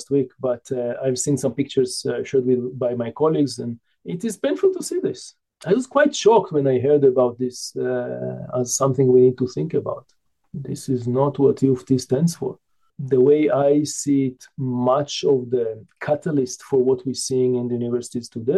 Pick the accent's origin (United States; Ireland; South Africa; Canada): Canada; as a Canadian, especially.